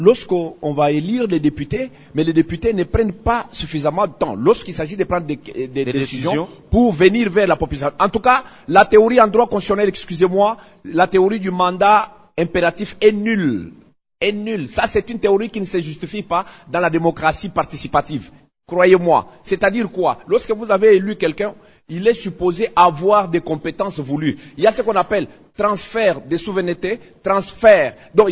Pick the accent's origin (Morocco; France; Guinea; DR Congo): DR Congo; chez nous, au Congo, c'est l'inverse.